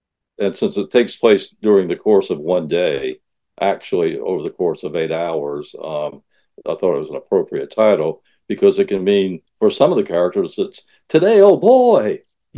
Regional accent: Somerville, United States; rather than Dublin in 1906, Somerville, my hometown, in 1970

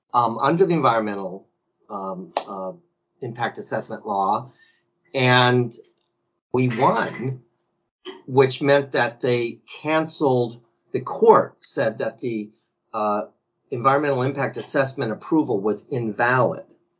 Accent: United States; moved away as an adult; And I grew up in the States until I was 21.

